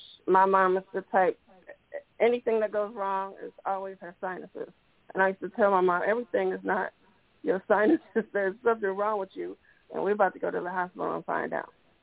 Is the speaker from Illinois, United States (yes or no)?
yes; Evansville, Illinois, United States; I am born and raised from Evansville, Illinois.